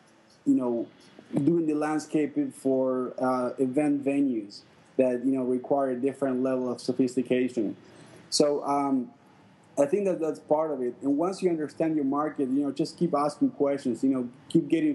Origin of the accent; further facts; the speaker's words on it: Argentina; If you want, like, I'm from Argentina.